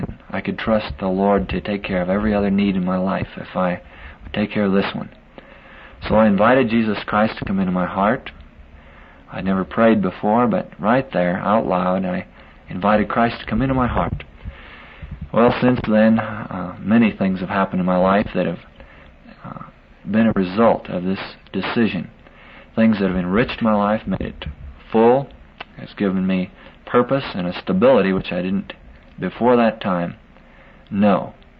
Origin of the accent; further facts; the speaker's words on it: Hamilton, Montana, United States; I grew up in Montana in a little town called Hamilton, population about 4,000.